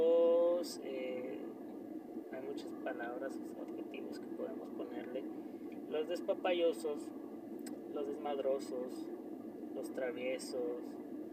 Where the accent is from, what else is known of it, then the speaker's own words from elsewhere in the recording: Monterrey, Nuevo León, Mexico; acá de donde soy yo, de Monterrey, Nuevo León